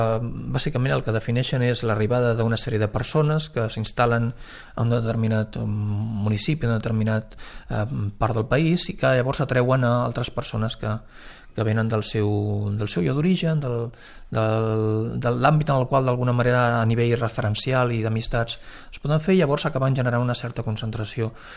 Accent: Catalonia, Spain; perquè moltes vegades som nosaltres, des de Catalunya, la societat catalana, la que rebutja els processos d'integració de les persones nouvingudes

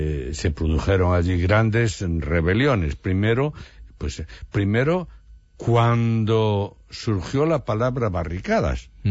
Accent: Villalba, Galicia, Spain; o sea que mi pueblo, yo espero, deseo que dentro de 50 o 100 años reconozcan que yo también era de allí

